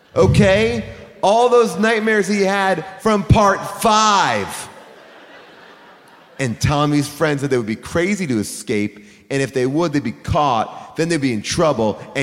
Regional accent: New York, United States; I grew up in New York all my life, so my mom would say, be good, or Jason will take you to Camp Crystal Lake himself.

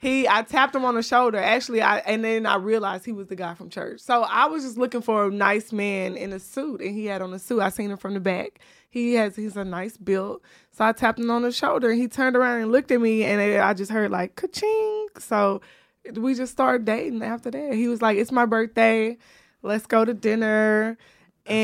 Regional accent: the South, United States; I love church. I'm from the South. We do church. My great grandfather was a pastor.

